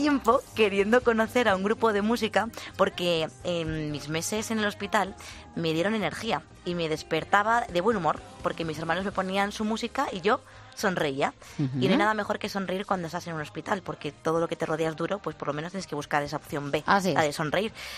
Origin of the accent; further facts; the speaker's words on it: Orce, Andalusia, Spain; Yo soy de Orce, Granada